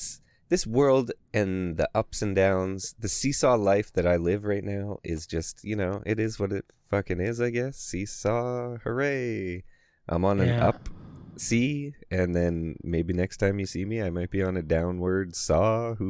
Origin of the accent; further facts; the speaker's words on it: Canada; I'm from Canada.